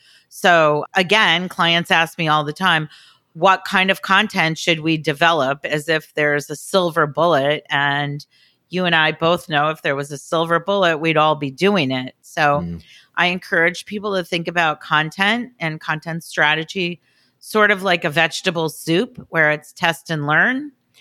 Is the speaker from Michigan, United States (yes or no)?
yes; Detroit, Michigan, United States; because I'm from Detroit and Michigan, in curling terms.